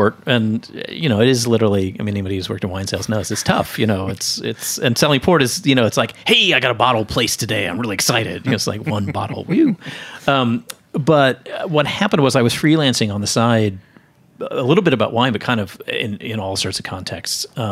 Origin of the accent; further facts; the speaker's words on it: Texas, United States; So, I mean, the initial thing is that I didn't start out in a wine-drinking family in the slightest. I grew up in Texas.